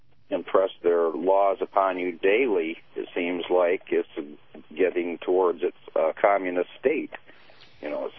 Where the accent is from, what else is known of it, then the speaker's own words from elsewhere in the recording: Lakeport, Michigan, United States; Well, I'm from North Lake Port, Michigan, by Port Huron.